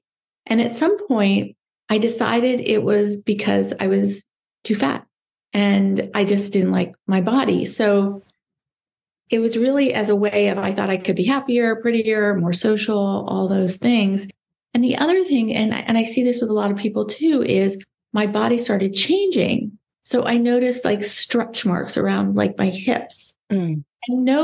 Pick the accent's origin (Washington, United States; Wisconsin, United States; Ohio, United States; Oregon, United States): Ohio, United States; Dayton; I'm from Dayton, Ohio, and my father was an obstetrician gynecologist, and I'm the oldest of four.